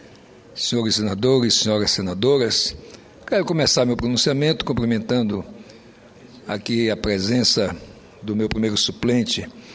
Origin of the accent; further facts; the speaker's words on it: Roraima, Brazil; born there; eu que nasci em Roraima, mas filho de um cearense que foi para lá para trabalhar e viver lá, neto de paraibanos que também foram para lá